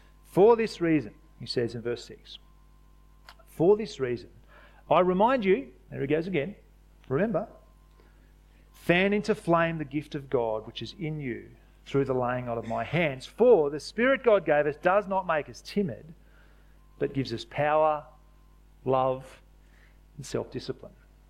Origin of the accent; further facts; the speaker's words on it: Australia; because we're Aussie blokes and it's not really something we do.